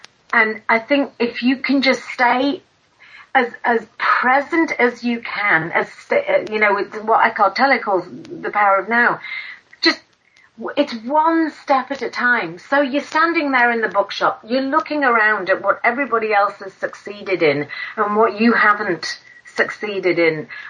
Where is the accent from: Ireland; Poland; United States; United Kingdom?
United Kingdom; now in Australia; I work with businesses here in Australia, and of course you can tell from my accent I'm from the UK